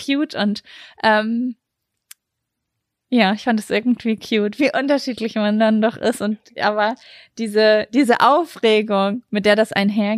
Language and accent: German; Lübbecke, North Rhine-Westphalia, Germany; Ich war die letzten 3-4 Tage in Lübbecke, meiner Heimatstadt, bei meiner Mama und bin gestern zurückgekommen.